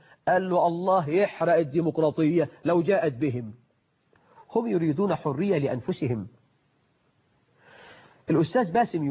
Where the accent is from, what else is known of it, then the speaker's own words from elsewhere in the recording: Egypt; اللي مش عايز يشتغل، احنا عندنا في مصر أزمة بطالة